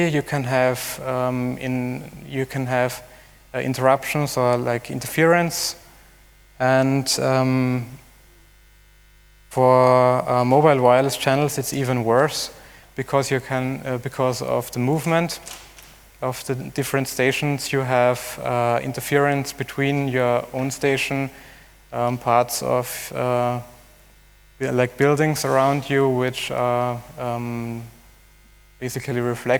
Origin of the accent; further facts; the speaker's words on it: Vienna, Austria; I'm from Vienna.